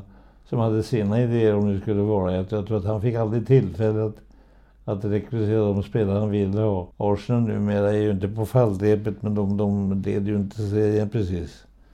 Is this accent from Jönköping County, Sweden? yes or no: no; Åkeshov, Stockholm County, Sweden; born there; jag föddes i Åkeshov som var egna hemsamhälle med tomträtter och med rätt mycket hantverkare som bodde, som förde upp sina hus själva.